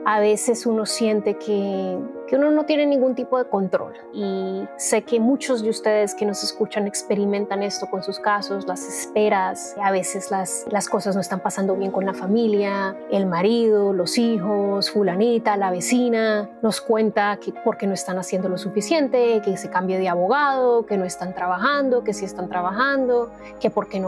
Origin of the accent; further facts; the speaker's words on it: Colombia; Somos hermanos y somos colombianos.